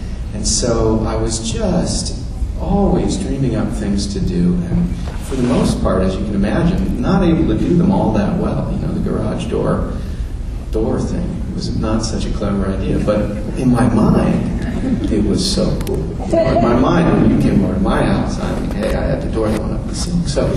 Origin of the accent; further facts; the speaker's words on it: San Diego, California, United States; And so, I grew up in San Diego, and so I would be in the attic